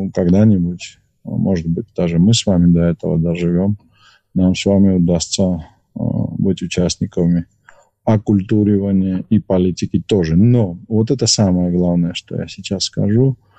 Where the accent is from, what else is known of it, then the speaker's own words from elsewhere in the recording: Georgia; accent: Tatsminian dialect; мой язык в Тбилиси, ну, мой там тацминский говор, например, такого, знаете, правого побережья Куры